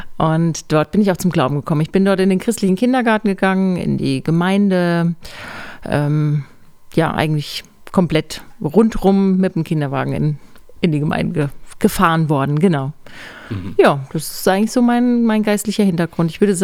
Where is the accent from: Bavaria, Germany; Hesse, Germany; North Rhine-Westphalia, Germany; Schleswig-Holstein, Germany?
Hesse, Germany; Marburg; ich bin in Marburg aufgewachsen, christliches Zentrum.